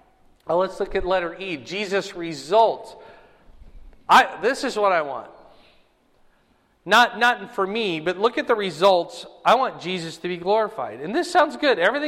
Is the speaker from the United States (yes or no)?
yes; Fort Dodge, Iowa, United States; also born or lived in Cedar Rapids; now in Des Moines, United States; have to pick a hometown, it would either be Cedar Rapids. That's where I graduated high school, or I grew up in Fort Dodge. But now my hometown, you know, obviously Des Moines.